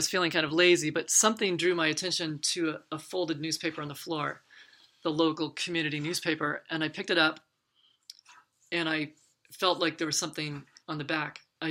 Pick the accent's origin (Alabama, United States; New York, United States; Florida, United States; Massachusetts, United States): Massachusetts, United States; Amesbury; they had weekly classes in my hometown of Amesbury.